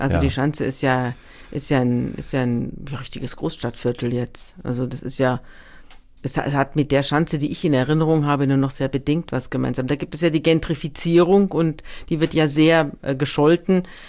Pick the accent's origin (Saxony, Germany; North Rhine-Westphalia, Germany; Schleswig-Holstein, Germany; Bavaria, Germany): North Rhine-Westphalia, Germany; Munich; now in Hamburg, Germany; Ich komme ja aus München. Und es gibt einen Grund, warum ich aus München weggezogen bin und warum ich in Hamburg lebe.